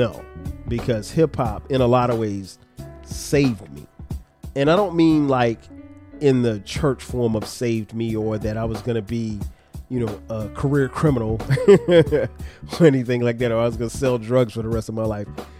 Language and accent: English; Florence, South Carolina, United States; it pushed me to expand beyond my surroundings, beyond my hometown of Florence, South Carolina.